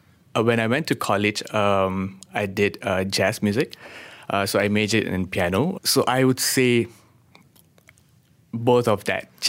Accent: Malaysia; Being a Malaysian Indian, it's I'm very into traditional Indian music.

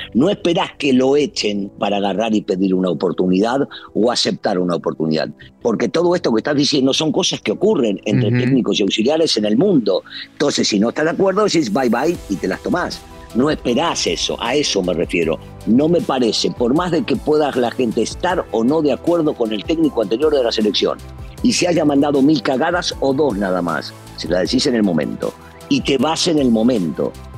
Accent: Argentina; en mi país, y hablo en la Argentina, cuando llegás

